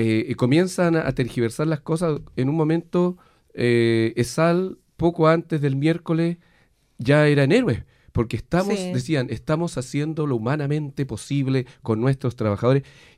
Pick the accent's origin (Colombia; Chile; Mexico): Chile; Temuco, Araucanía; Por ejemplo, yo vengo de Temuco, yo estoy seguro que si esto hubiese pasado en Temuco al primer día, ya las calles llenas, etcétera.